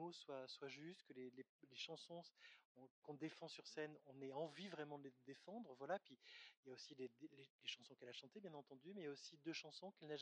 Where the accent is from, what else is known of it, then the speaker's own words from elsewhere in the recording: Marseille, Provence-Alpes-Côte d'Azur, France; born there; d'origine corse, italienne et provençale et marseillais. Je suis né à Marseille, c'est ma ville de cœur vraiment.